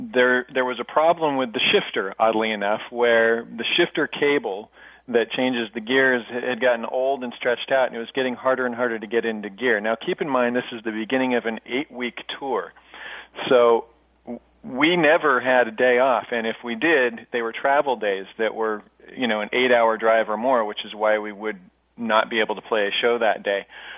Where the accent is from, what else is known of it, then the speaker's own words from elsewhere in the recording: San Luis Obispo, California, United States; Home is Central Coast of California, San Luis Obispo, to be precise, or San Luis Obispo County.